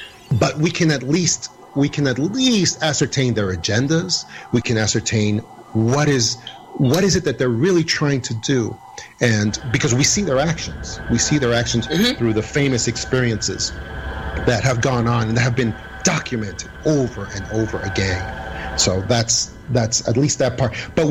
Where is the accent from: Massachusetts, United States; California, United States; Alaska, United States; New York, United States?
New York, United States; No, please say it. We're from New York here. Go ahead.